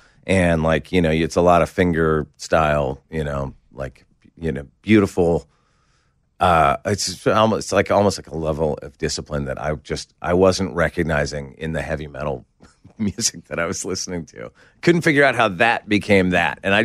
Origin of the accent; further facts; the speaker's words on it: Santa Barbara, California, United States; born there; also born or lived in Maryland; I was born in Santa Barbara. My dad got a job out in Maryland, so we all moved out to Maryland. That's when I was real little.